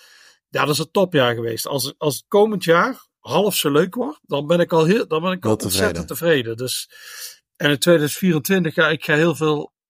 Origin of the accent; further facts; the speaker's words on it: Netherlands; Nee, als Nederlander moet je ooit een keer een pint hebben gedronken